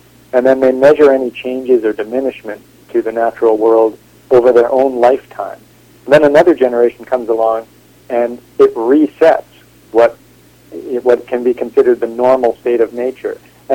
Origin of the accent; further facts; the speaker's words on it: Kamloops, British Columbia, Canada; I grew up on the outskirts of Kamloops in the interior of BC.